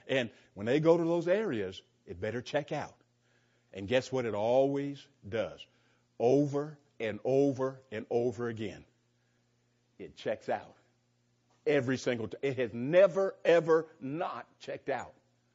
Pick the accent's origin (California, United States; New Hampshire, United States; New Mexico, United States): California, United States; It's like if I'm from California. If I'd tell you, you know, I remember growing up in California, and I just love the fall